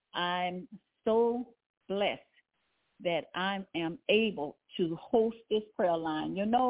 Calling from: Baton Rouge, Louisiana, United States; I am calling from Baton Rouge, Louisiana.

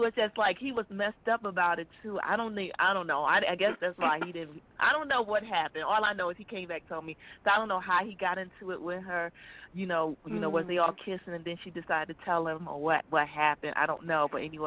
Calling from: Arizona, United States; from Arizona.

